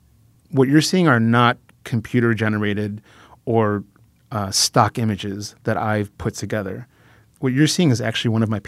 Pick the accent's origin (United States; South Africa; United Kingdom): United States; Chicago, Illinois; You know, I'm from Chicago.